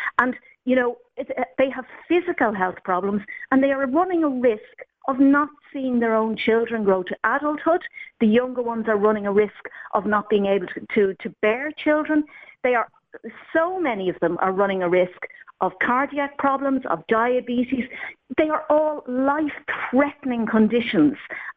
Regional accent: Ireland; as a member, you know, as an Irish person, as a parent

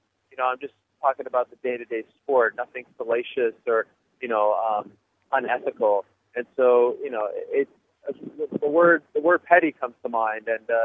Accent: Canada; being in Canada, which is my home country, has reinvigorated me

